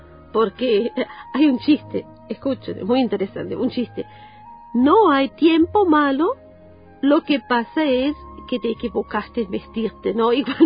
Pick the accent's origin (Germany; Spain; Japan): Germany; born there; Spanish is a second language; yo soy extranjera, ya se dan cuenta que el español no es mi idioma materno, nací en Alemania.